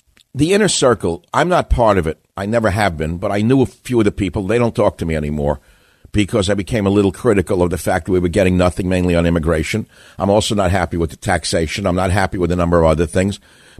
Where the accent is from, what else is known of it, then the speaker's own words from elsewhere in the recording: Queens, New York, United States; I try to explain in the last hour that he's from Queens, I'm from Queens